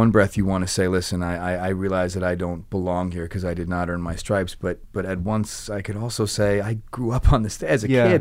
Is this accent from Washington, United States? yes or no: no; Boston, Massachusetts, United States; You know, I grew up in Boston. I grew up in a very Italian family.